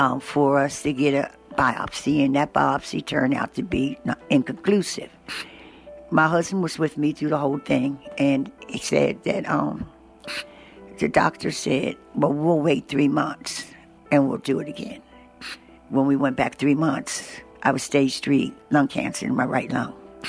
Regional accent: Virginia Beach, Virginia, United States; I'm from Virginia Beach, Virginia.

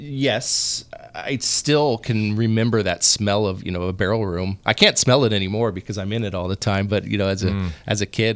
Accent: San Ramon, California, United States; And, and I grew up in the East Bay in San Ramon, so they were really hitting up, Napa Valley in the early 80s.

